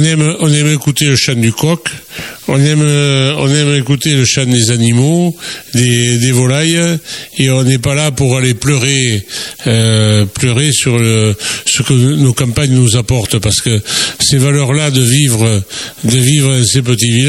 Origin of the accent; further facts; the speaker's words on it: Gascony, France; On est des Gascons, on est des solitaires